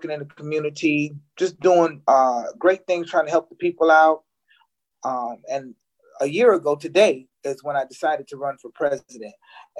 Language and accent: English; Illinois, United States; out of Illinois. Was born and raised in Illinois.